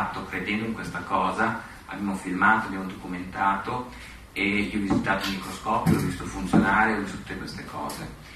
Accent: Bologna, Emilia-Romagna, Italy; sono di Bologna

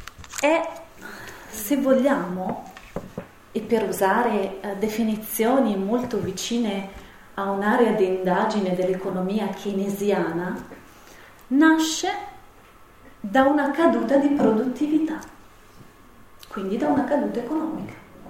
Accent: Umbria, Italy; moved away as an adult; Io sono umbra e mi sono trovata a dover andare all'estero per portare avanti il mio mestiere

